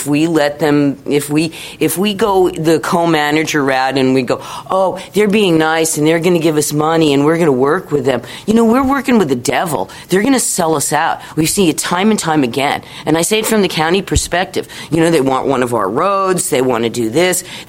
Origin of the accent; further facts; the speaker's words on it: East Coast, United States; We're from the East Coast. We've played these games before.